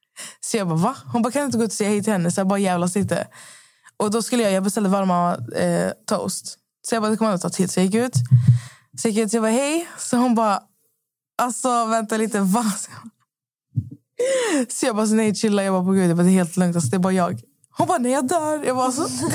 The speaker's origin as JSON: {"language": "Swedish", "town": "Skövde", "region": "Västra Götaland County", "country": "Sweden", "tie": "born or raised there", "said": "Jag var ju hemma i Skövde i 4 dagar."}